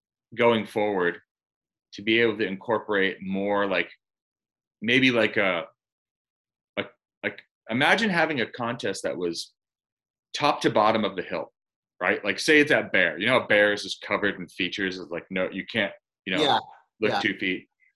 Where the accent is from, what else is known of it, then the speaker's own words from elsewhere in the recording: East Coast, United States; Look, I'm from the East Coast.